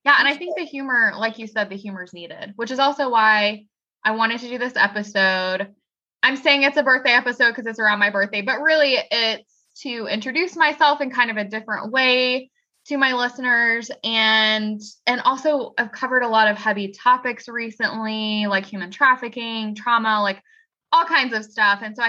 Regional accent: Gulf Coast, United States; And then, because I'm from the Gulf Coast, Katrina hit.

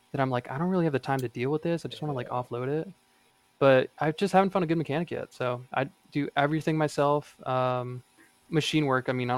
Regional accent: Florida, United States; I grew up in Florida where it's like a lot of high horsepower, like late model Mustangs and Camaros and that kind of thing.

